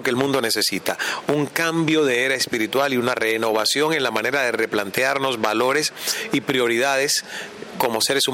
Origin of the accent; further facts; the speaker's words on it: Cuba; now in Miami, United States; soy cubano, hay una ley que ampara a los cubanos